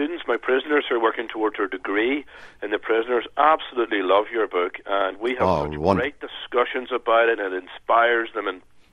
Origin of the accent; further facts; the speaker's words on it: Belfast, Northern Ireland, United Kingdom; I'm from Belfast